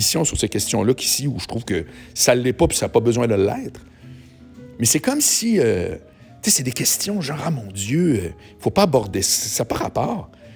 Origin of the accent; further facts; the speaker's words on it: Charlesbourg, Quebec, Canada; now in Montréal, Canada; moi, écoutez, j'étais un petit gars de Charlebourg, blanc catholique, là, on se comprend. Puis volontairement, j'habite dans une tour où est-ce qu'il y a des anglophones, il y a des arabes à mort, il y a du chinois à côté.